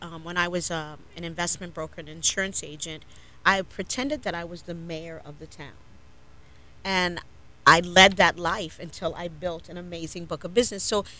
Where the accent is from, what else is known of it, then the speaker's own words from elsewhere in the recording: Cleveland, Ohio, United States; now in Florida, United States; Well, born and raised in Cleveland, Ohio, as you stated earlier. I've been in Florida for about 20 plus years.